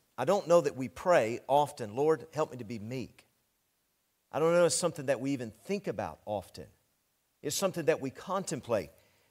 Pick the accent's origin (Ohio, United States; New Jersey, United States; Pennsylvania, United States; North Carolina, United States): Ohio, United States; And, of course, we're from Ohio, so we're Ohio State fans, all right?